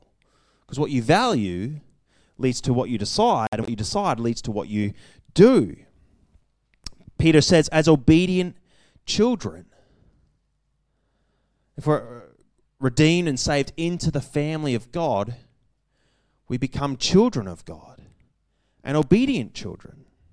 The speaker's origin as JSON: {"language": "English", "country": "Australia", "tie": "born there", "also_born_or_lived": "Canada", "accent": "Canadian", "said": "Spent some time in Canada when I was young. I was born in Australia. Spending time in Canada, picked up an accent. The only one in my family who did, kept it. And so in Australia, I sound different."}